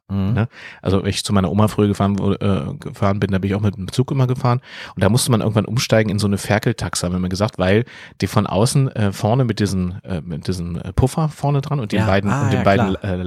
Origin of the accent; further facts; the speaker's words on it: Harz, Germany; Also ich bin ja im Harz groß geworden